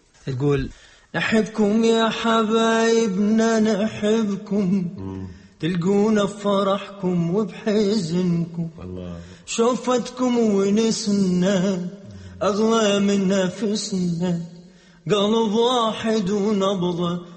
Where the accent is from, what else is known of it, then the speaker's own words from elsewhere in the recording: Iraq; moved away; أيام الكريسماس ببغداد كانت أحلى